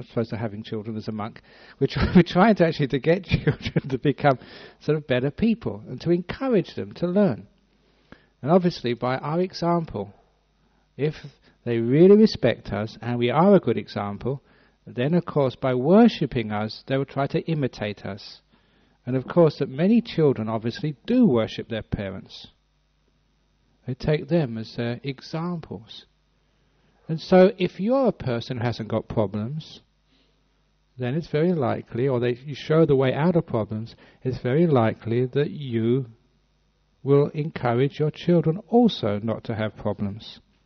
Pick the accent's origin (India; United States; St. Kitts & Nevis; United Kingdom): United Kingdom; England; look, you can do that to the Thai monks, but I'm English. Don't do it to me, please.